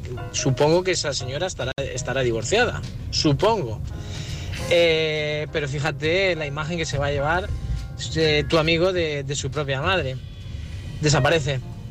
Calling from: Socuéllamos, Castilla-La Mancha, Spain; de Socuellamos

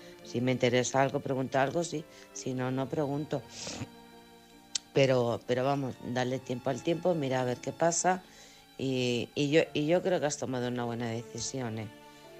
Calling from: Alcorcón, Community of Madrid, Spain; de Alcorcón.

